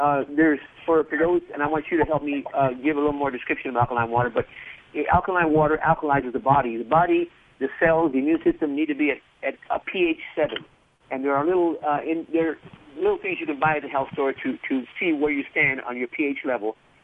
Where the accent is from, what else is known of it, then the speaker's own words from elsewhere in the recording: Los Angeles, California, United States; when I grew up in South Central L.A., it's a mixed neighborhood, a lot of minorities, a lot of poor people.